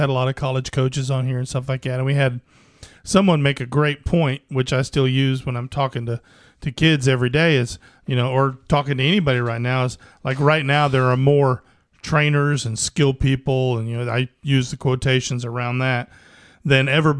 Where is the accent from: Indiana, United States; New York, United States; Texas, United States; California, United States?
Indiana, United States; You know, I come from Indiana. We could all shoot the ball in the 80s.